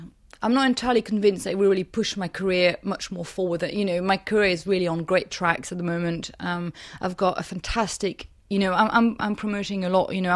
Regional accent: France; You know, I'm from France. I joined the wine trade 5 years ago.

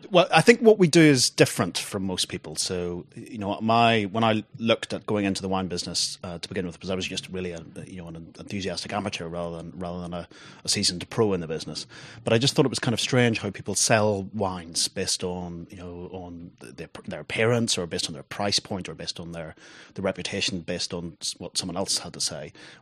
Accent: Ireland; moved away as an adult; now in England, United Kingdom; I grew up in Ireland, but I came over to England for university and have stayed here ever since. That was probably 15, 16 years ago.

